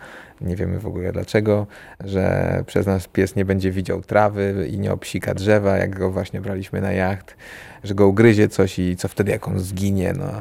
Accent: Warsaw, Masovian Voivodeship, Poland; No jak my pochodzimy z Warszawy. I teraz te 3 miesiące w tej przerwie byliśmy w tej Warszawie.

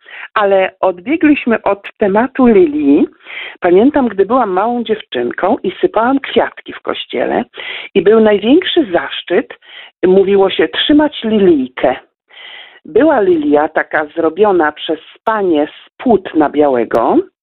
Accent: Podlaskie Voivodeship, Poland; born there; Jestem podlasianką z urodzenia, kocham Podlasie, kocham podlaskie krajobrazy

